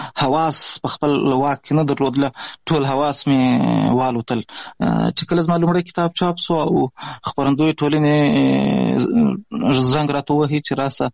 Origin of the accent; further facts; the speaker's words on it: Pishin, Balochistan, Pakistan; د افغانستان د غزنی ولایت اوسېدونکی یم د مهاجرت شپې ورځې په پاکستان کې تیروم په پاکستان کې زیږیدلی یم د کوټې سره نږدې پښین ښار ګوټي ورته وایي په دې پښین ښار کې اوسېږم